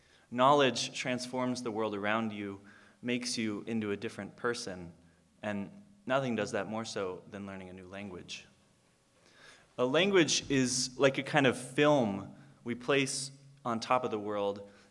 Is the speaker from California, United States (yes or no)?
yes; Los Angeles, California, United States; I grew up in Los Angeles, and as a kid, when I was a young kid, my parents hired a woman from the neighborhood to be a babysitter.